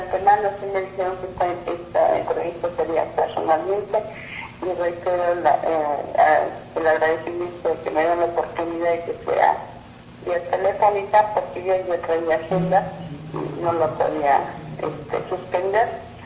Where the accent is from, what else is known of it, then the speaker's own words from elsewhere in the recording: Tabasco, Mexico; yo soy de Tabasco